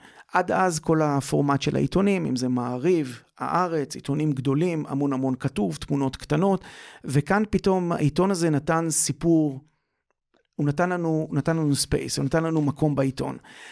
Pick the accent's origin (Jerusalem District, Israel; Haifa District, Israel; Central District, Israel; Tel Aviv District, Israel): Haifa District, Israel; Haifa; אני מחיפה.